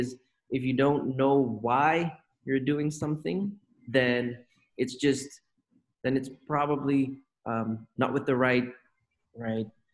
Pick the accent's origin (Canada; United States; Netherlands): Netherlands; I am from the Netherlands. I'm 26 years old.